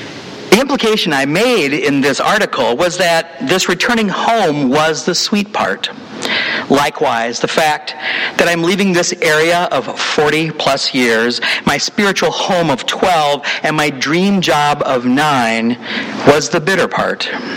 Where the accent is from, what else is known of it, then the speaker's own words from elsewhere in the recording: Dayton, Ohio, United States; I am moving back to my hometown of Dayton, Ohio, in order to be closer to my mother.